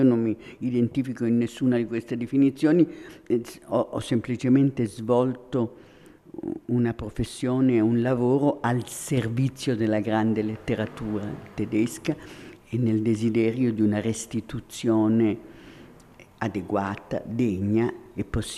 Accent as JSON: {"language": "Italian", "town": "Rome", "region": "Lazio", "country": "Italy", "tie": "born or raised there", "said": "io ho passato la mia adolescenza, la mia infanzia e adolescenza a Roma"}